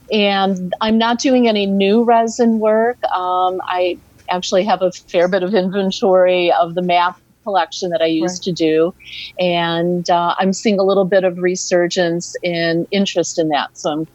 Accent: Chicago, Illinois, United States; I honestly think that growing up in Chicago and seeing all the Chicago School of Architecture

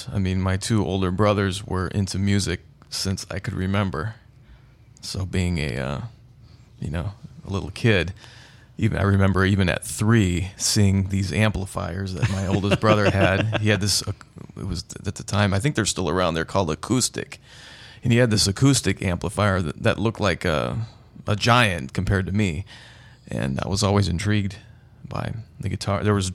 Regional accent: Hobart, Indiana, United States; also born or lived in Glen Park; I grew up in Glen Park. Well, I was very young. I mean, we moved when I was six. But I do remember kindergarten at St. Mark's and part of first grade at St. Mark's. And then we moved to what eventually became Hobart, Indiana.

